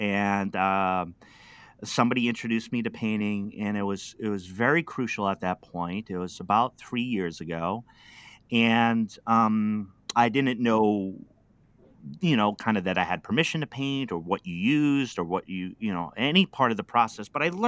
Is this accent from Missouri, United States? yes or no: no; Pawtucket, Rhode Island, United States; I was just a city kid. I'm from Pawtucket, Rhode Island, the East Coast in the U.S.